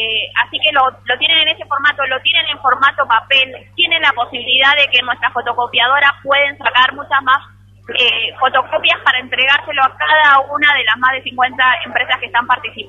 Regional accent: Buenos Aires, Argentina; Yo soy de la provincia de Buenos Aires

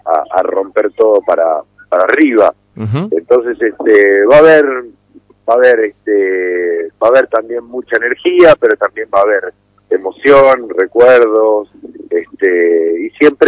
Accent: Buenos Aires, Argentina; also born or lived in Tucumán; Yo me fui de relativamente chico, a los 8 años ya, mi viejo me llevó a vivir a Buenos Aires, provincia la cual también adoro, donde crecí, pero la provincialidad jamás la perdí, jamás me dejé de sentir tucumano

